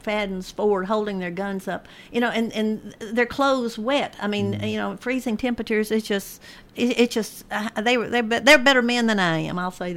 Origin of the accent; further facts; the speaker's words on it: Murfreesboro, Tennessee, United States; I grew up on North Spring Street, just one block over, and I remember that old structure when I was a kid.